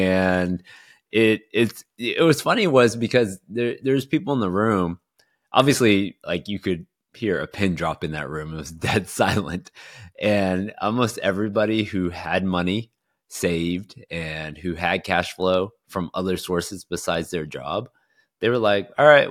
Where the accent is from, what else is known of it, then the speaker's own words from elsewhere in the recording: Houston, Texas, United States; So born and raised in Houston, Texas, went to school in Austin at UT, did finance there